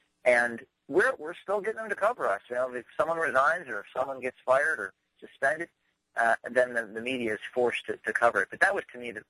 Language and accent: English; New Jersey, United States; I'm from New Jersey, but I have an office in Westchester, New York.